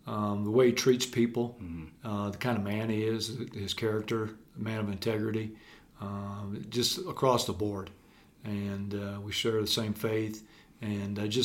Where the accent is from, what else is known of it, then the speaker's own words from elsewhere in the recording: Nebraska, United States; I'm from Nebraska, so I've been in Colorado a bunch of times.